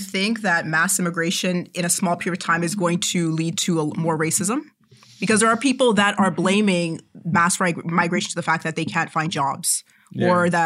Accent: Toronto, Ontario, Canada; no, I'm from Toronto.

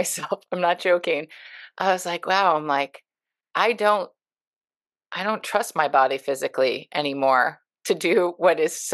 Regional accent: Houston, Texas, United States; No, I grew up in Houston.

